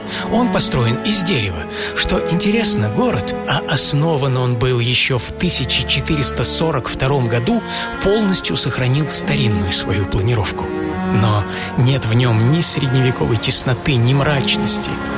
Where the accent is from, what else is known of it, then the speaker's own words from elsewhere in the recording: Moscow, Russia; Все-таки родился-то я довольно далеко отсюда. Но, между прочим, имя у моего родного города тоже финское – Москва.